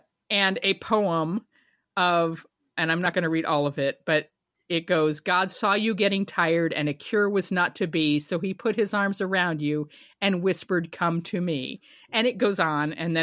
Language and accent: English; the South, United States; I grew up in the South. I've been in the Midwest for 30 years.